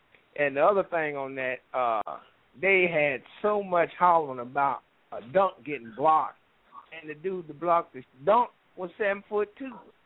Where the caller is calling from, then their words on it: Dayton, Ohio, United States; I'm calling from Dayton, Ohio.